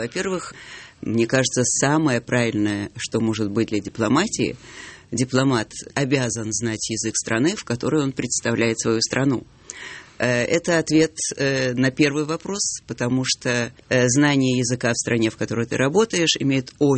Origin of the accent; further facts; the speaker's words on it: Vilnius, Vilnius County, Lithuania; Да, я из Вильнюса.